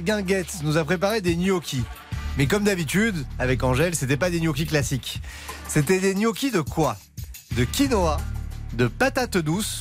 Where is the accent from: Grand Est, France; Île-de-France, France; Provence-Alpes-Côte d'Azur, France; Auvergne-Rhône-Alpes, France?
Provence-Alpes-Côte d'Azur, France; Marseille; En tant que Marseillais, à chaque fois que je suis allé en Corse, et je suis allé souvent parce que c'est pas loin